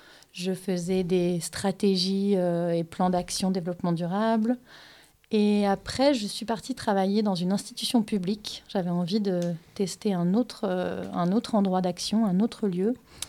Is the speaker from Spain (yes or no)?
no; France; first language German; French is a second language; moi, je viens d'une famille binationale, donc allemande et française. Donc petite, j'habitais en France, mais je ne parlais pas français, je parlais que allemand. Donc après, j'ai dû mélanger le français à l'allemand en rentrant à la maternelle.